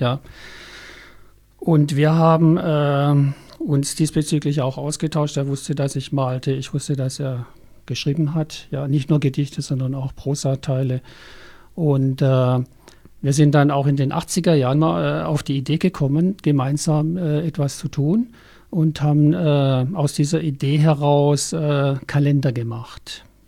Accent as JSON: {"language": "German", "town": "Pforzheim", "region": "Baden-Württemberg", "country": "Germany", "tie": "born there", "lives_now": "Eisingen, Germany", "said": "Ja, also ich bin 1954 in Pforzheim geboren, habe 3 Kinder, wohne in Eisingen"}